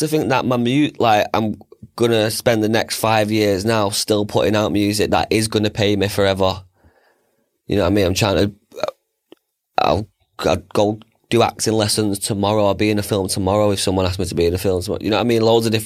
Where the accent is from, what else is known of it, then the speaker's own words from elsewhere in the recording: Northern England, United Kingdom; accent: northern English; From my dirty northern accent.